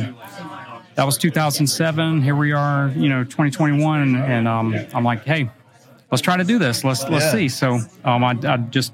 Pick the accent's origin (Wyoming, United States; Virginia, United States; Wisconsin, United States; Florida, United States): Florida, United States; I grew up down in Florida, and they have these spiders everywhere.